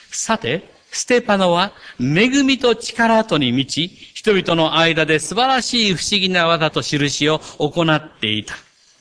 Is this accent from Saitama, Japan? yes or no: no; Kagawa, Japan; 日本で言えばですね、まあ私、香川県の人間です